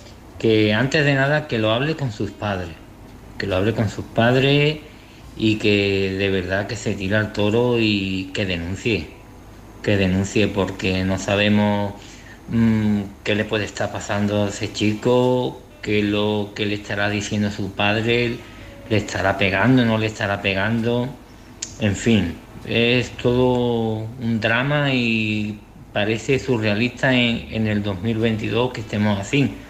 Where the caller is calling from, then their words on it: Seville, Andalusia, Spain; de Sevilla.